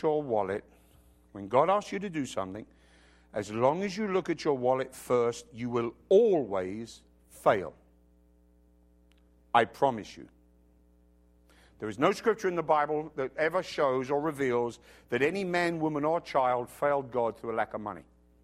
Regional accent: England, United Kingdom; So, I like that joke, but then I'm English.

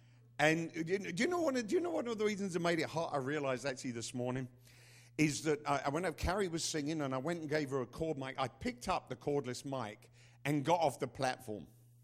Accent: England, United Kingdom; You know, I'm English, for God's sake. We invented stiff.

